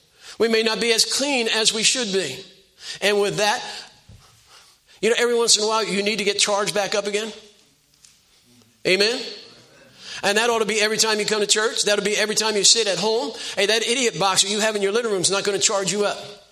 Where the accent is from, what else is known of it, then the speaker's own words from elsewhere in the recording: Belmar, New Jersey, United States; I grew up in Jersey. I mentioned to some of you already, but a little town called Belmar. And I was born in 1943